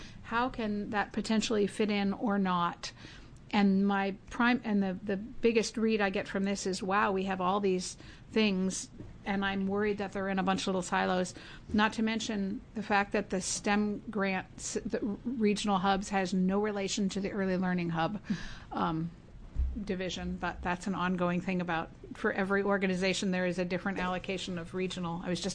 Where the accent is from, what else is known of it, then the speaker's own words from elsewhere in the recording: Portland, Oregon, United States; So I'm from Northeast Portland, and we meet with the Multnomah area superintendents.